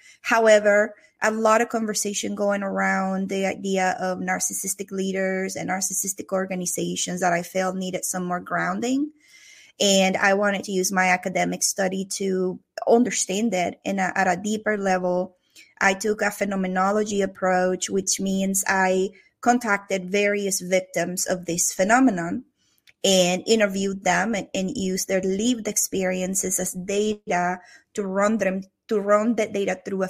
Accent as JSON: {"language": "English", "country": "Venezuela", "tie": "born or raised there", "second_language": "English", "moved": "as an adult", "lives_now": "United States", "said": "I'm Venezuelan, so you're going to hear an accent from me all throughout our conversation. I was born and raised in South America. I came to the United States in 2001, so I've been here about 22 years altogether."}